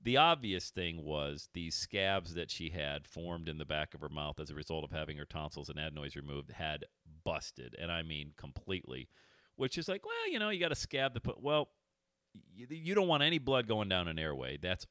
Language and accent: English; Cincinnati, Ohio, United States; 50% of the airway surgeries that are performed in the world are done right here in my hometown of Cincinnati, Ohio.